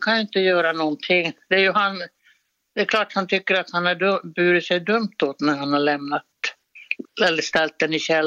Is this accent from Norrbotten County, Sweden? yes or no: yes; Nikkala, Norrbotten County, Sweden; Eftersom jag är från Norrland.